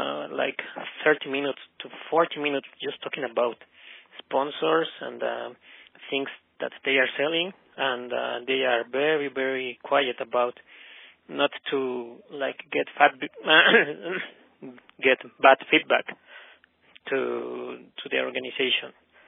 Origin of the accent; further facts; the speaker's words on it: Mexico; English is a second language; by the way … from Mexico.